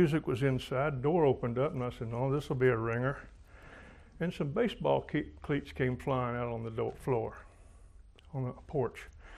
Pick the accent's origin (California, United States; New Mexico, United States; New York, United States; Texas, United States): Texas, United States; Arlington; I grew up in Arlington, Texas.